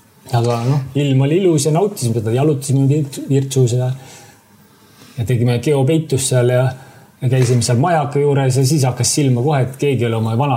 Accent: Saare County, Estonia; olen loomulikult saarlane, olen uhk, et olen saarlane

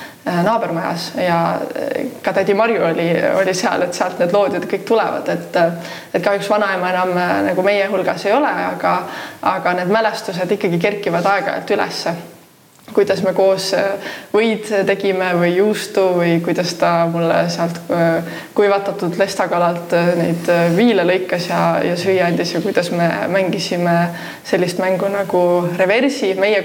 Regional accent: Saare County, Estonia

